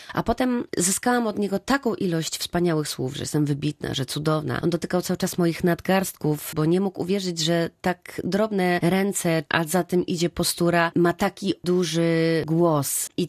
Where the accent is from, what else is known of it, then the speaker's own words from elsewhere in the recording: Wrocław, Lower Silesian Voivodeship, Poland; Odbyło się to wszystko na stadionie we Wrocławiu, który jest dla mnie bardzo ważny, bo jestem wrocławianką.